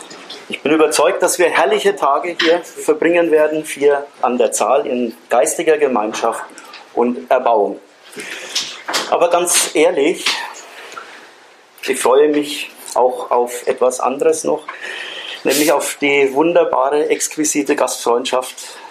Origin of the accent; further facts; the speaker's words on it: Bavaria, Germany; Bei uns in Franken ist das so üblich.